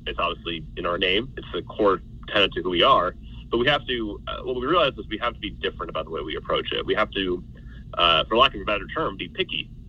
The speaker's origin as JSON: {"language": "English", "town": "Columbus", "region": "Ohio", "country": "United States", "tie": "born or raised there", "said": "You know, I grew up in Columbus, Ohio, so I love going to Columbus Clippers games."}